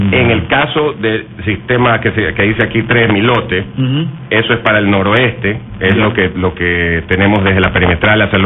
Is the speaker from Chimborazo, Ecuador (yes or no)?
no; Guayaquil, Guayas, Ecuador; los que viven al frente también, que somos guayaquileños.